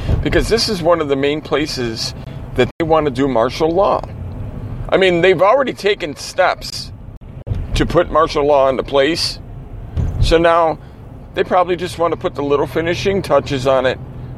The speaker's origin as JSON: {"language": "English", "town": "Chicago", "region": "Illinois", "country": "United States", "said": "I mean, I live in Chicago. Well, not so much a city anymore, but I'm from Chicago."}